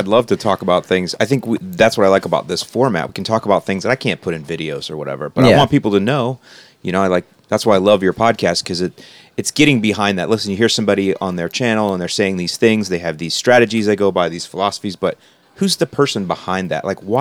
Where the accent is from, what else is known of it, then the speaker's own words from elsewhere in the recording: St. Petersburg, Florida, United States; now in Bradenton, United States; I was born and raised in St. Petersburg, which is off of Tampa Bay. And so now I live just south, right outside of Bradenton, so like 20 minutes from where I grew up.